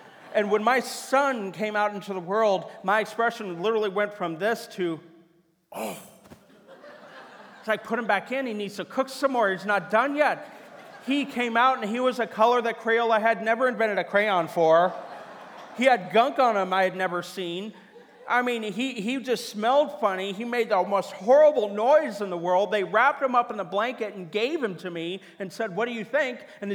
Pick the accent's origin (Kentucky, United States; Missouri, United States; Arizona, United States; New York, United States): Missouri, United States; Kansas City; now in Simi Valley, United States; But I am originally from Missouri, Kansas City. Go Chiefs.